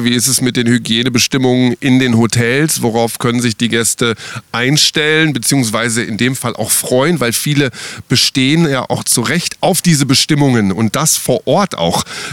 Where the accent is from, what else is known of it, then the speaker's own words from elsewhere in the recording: Germany; Viele entscheiden sich für Urlaub auch im eigenen Land. Ist ja auch wunderbar bei uns in Deutschland.